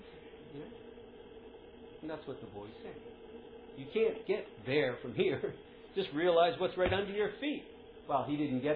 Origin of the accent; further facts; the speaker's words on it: Philadelphia, Pennsylvania, United States; There's a man, I'm from Philadelphia, I think you said that, huh?